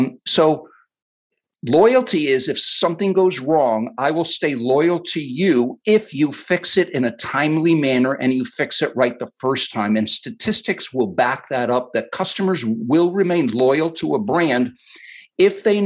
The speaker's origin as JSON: {"language": "English", "region": "Connecticut", "country": "United States", "tie": "born or raised there", "said": "I grew up in Connecticut. I got my job from walking my dog in Connecticut."}